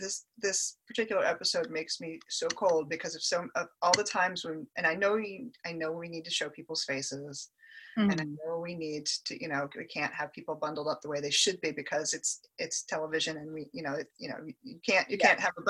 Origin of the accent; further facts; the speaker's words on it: New Hampshire, United States; also born or lived in Minnesota; I grew up in New Hampshire. And then I also lived in Minnesota for a while.